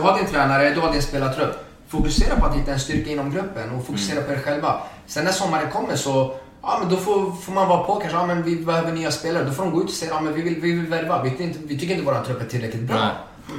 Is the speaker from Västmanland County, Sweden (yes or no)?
no; Örebro, Örebro County, Sweden; jag växte upp i Örebro och min dröm var ju att spela i Örebro.